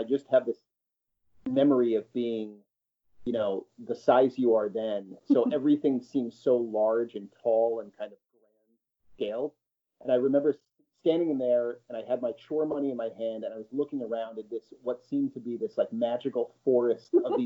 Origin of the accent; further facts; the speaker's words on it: Sag Harbor, New York, United States; which is a couple towns over from where I grew up in Sag Harbor, New York.